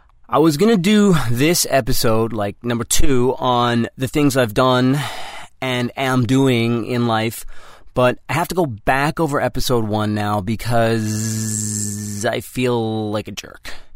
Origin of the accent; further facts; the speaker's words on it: Canada; Now, I grew up in Canada, so I have this aversion to cold temperatures